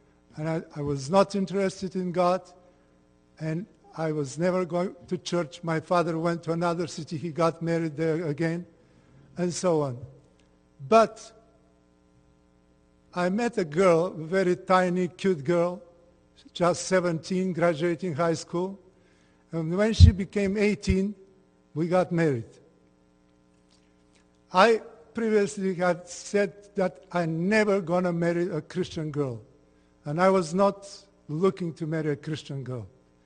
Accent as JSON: {"language": "English", "country": "Bulgaria", "tie": "born or raised there", "said": "I was born in Bulgaria in the family of a pastor and grew up admonished and taught in the faith of Jesus Christ."}